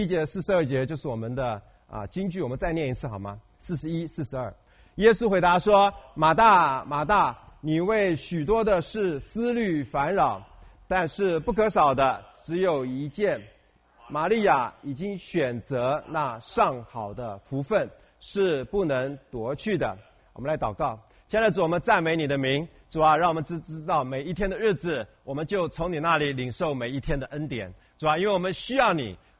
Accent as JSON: {"language": "Chinese", "country": "China", "said": "我们中国人也很流行要做什么？吃饭嘛，对不对？"}